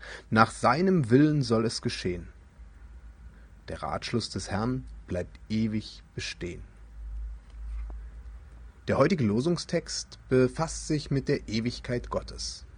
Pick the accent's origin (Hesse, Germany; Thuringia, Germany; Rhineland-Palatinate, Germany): Hesse, Germany; Frankfurt; ich komme aus Frankfurt, bin Dachdecker und Theologe.